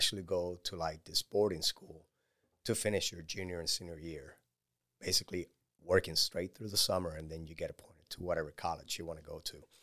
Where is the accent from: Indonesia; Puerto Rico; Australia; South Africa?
Puerto Rico; English is a second language; I grew up in a coastal town, so I wasn't part of the hip-hop culture.